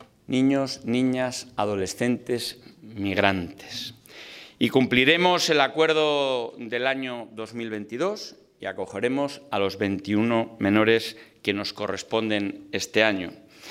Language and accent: Spanish; Castile and León, Spain; Castilla y León somos el corazón de España y también en Castilla y León llevamos a España en el corazón